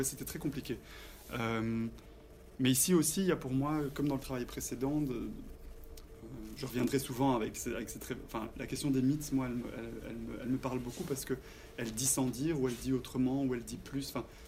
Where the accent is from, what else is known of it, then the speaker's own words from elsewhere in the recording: Belgium; Bon, je viens de Belgique